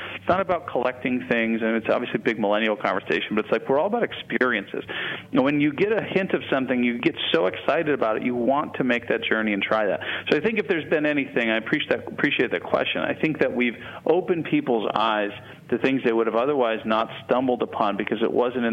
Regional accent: Chicago, Illinois, United States; I'm from Chicago, by the way.

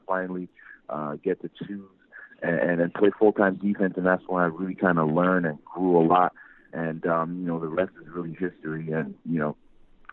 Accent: Montreal, Quebec, Canada; also born or lived in Africa; I was born in Africa, and at a really, really young age, my family decided to, you know, leave the country because of the turmoil and, you know, migrate to Canada. And, you know, ironically enough, Montreal was the place that my parents decided to come to.

